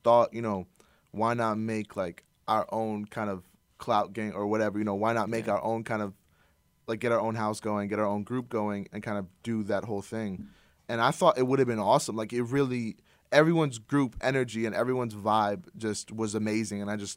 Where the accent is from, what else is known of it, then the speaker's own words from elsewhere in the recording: Iran; I'm Iranian.